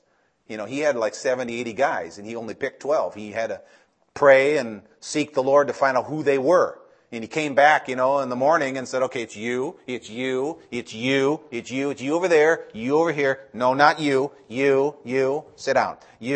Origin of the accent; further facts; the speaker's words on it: Cleveland, Ohio, United States; I come from Cleveland, I'm always sad.